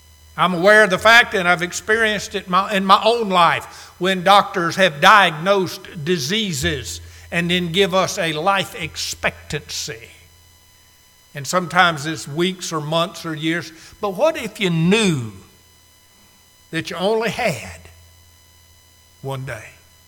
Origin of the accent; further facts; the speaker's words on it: Chattanooga, Tennessee, United States; my dearest childhood friend, Dana Davis, we grew up together in Chattanooga.